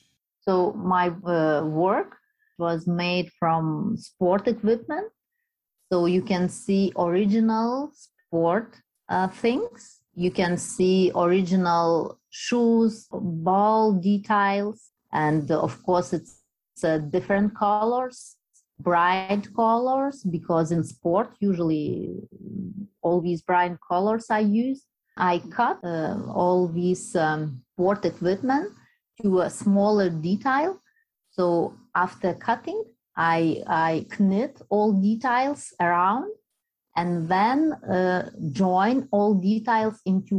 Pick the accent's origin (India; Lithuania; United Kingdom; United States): Lithuania; I'm an artist from Lithuania